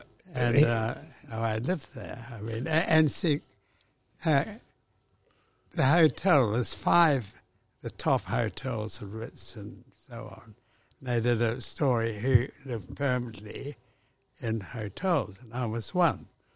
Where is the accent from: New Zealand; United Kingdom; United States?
United Kingdom; England; I came from England. I mean, in London, Tatler magazine had it down on my penthouse there